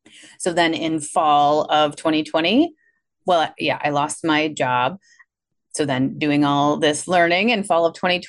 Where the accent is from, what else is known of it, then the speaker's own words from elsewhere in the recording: Milwaukee, Wisconsin, United States; I live in Milwaukee, Wisconsin, hence my accent that you probably are all noticing.